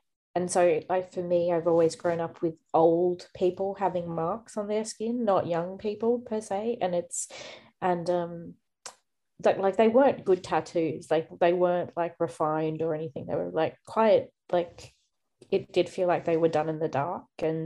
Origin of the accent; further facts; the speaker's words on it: Fiji; born there; But I'm from also in the north, but also I was born in Fiji.